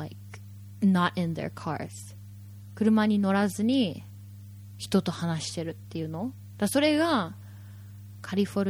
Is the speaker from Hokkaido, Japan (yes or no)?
no; Kyoto, Japan; 京都です。京都で生まれ育って、